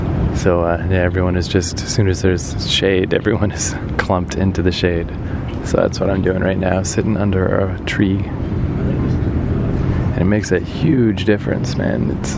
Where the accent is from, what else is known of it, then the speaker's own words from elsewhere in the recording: Canada; I don't know feet, man, I'm Canadian.